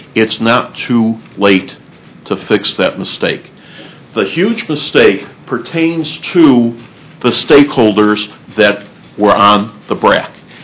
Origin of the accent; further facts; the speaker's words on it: Buffalo Grove, Illinois, United States; My friend Jeff Brayman, the president of my hometown of Buffalo Grove, says that this should be a regional roadway.